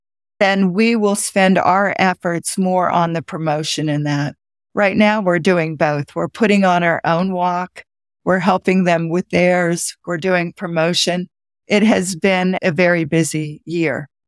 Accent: Pittsburgh, Pennsylvania, United States; now in Memphis, United States; Cities in the north, I'm from Pittsburgh, garden walks have been around for a long time.

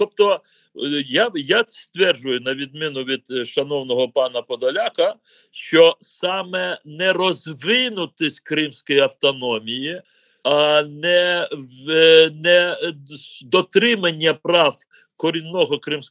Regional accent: Crimea, Ukraine; Ми, як кримські татари, як громадянини України, на це покладаємо дуже великі свої надії

